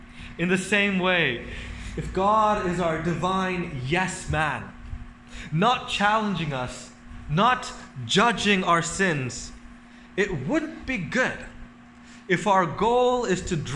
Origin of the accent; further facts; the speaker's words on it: India; This might be a bit controversial, but Indians have their own, like, I'm an Indian, so we have our own wax Jesus